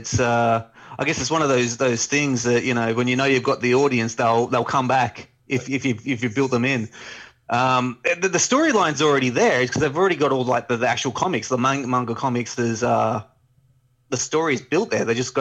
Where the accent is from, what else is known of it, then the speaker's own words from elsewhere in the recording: Australia; Like I said, I'm from Australia. I grew up here.